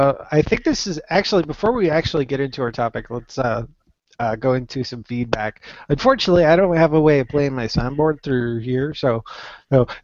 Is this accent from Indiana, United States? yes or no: no; Minnesota, United States; I'm from Minnesota, so I'm just a little chilly, okay?